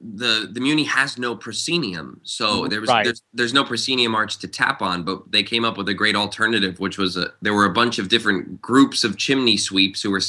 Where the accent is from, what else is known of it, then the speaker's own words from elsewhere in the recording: Philadelphia, Pennsylvania, United States; I'm from Philadelphia.